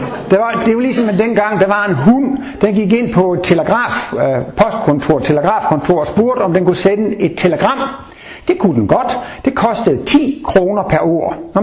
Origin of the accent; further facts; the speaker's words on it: Jutland, Denmark; now in Sweden; 65 år, men jeg føler mig som en 85-årig. Men som sagt, så er jeg jo fra Jylland, og jeg har nogle gange sagt til svenskerne, jeg er jyde.